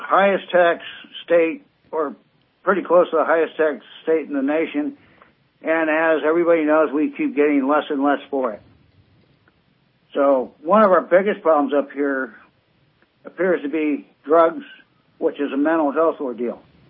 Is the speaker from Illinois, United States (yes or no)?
no; Santa Rosa, California, United States; Hey, I came from the Bay Area, I came from Santa Rosa.